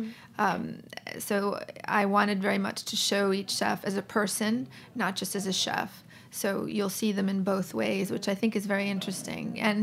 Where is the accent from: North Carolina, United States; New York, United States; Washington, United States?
New York, United States; New York City; I often say I'm from New York City. Mm-hmm. I'm from New York City, but I've lived in many places.